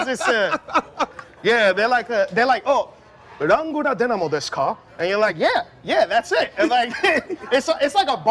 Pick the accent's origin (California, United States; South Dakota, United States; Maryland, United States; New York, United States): New York, United States; Bro, I'm from New York. I'm also a rapper. I'm also a producer.